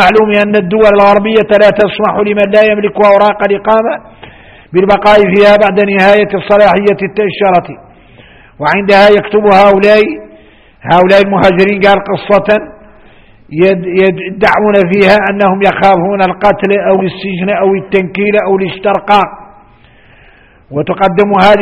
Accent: Mauritania; احنا موريتاني

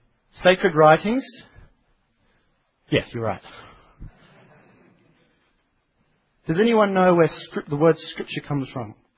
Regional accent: Brazil; English is a second language; I grew up in Brazil, so I know Portuguese, and in Brazil we have the verb escrever

